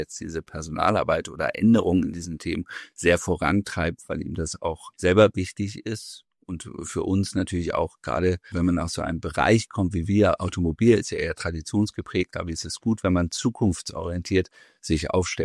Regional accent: Kiel, Schleswig-Holstein, Germany; ich bin Kieler Nordlicht und auch altes Autohauskind.

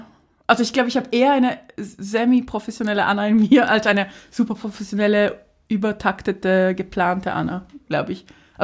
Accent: Switzerland; accent: Swiss; first language Swiss German; merkt man, dass ich halt einen Schweizer Akzent habe. Also ich habe einen anderen Akzent, halt weil ich so Schweizerdeutsch eigentlich als Muttersprache auch sehe.

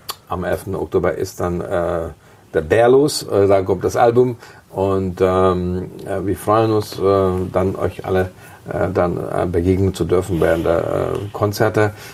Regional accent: Munich, Bavaria, Germany; In München haben wir noch nie gespielt. Also in meiner Heimatstadt haben wir nie gespielt.

